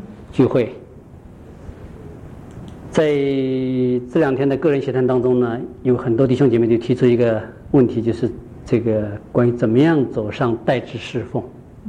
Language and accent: Chinese; China; now in United States; 我是从国内出来的，来了美国也有好多年了。